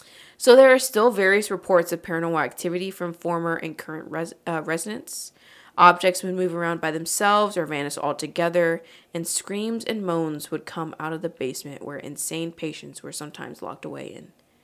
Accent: Butte, Montana, United States; So, there is an old vacant boarded-up hospital in my hometown of Butte, Montana. When I was about 16, a group of my friends and I decided we were going to go inside

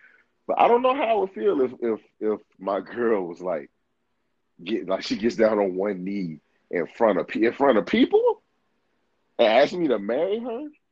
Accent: the South, United States; I'm from the South. I don't think in the ways that people traditionally think from the South that are from the South.

